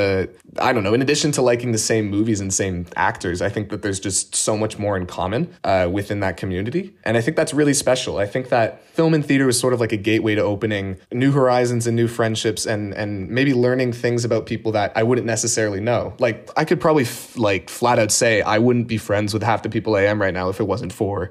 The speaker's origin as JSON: {"language": "English", "region": "Ontario", "country": "Canada", "tie": "born or raised there", "said": "Yeah, I've been born and raised here. I grew up just outside of Toronto and moved here when I was pretty young."}